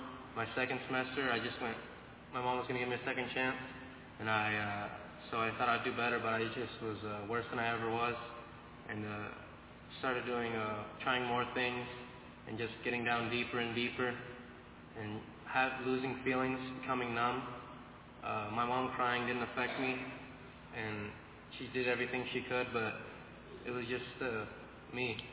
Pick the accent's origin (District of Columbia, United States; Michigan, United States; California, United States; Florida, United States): California, United States; I'm 16 from California.